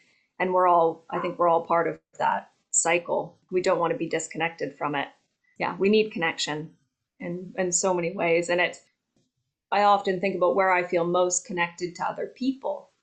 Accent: Canada; also born or lived in Australia; now in United Kingdom; I'm a transplant, so I'm Canadian originally, but having also lived in Australia

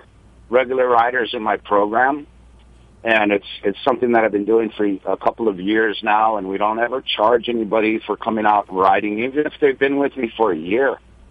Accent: Hawaii, United States; So being born and raised in Hawaii and paddling canoes in my childhood

